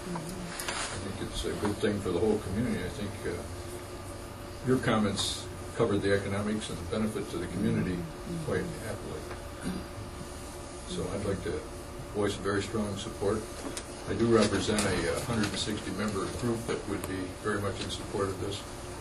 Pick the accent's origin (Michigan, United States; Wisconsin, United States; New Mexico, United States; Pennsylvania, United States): Michigan, United States; Boyne City; from Boyne City here.